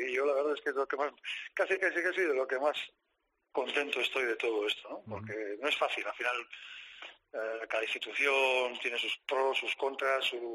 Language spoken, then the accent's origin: Spanish; Eibar, Basque Country, Spain; yo soy de Eibar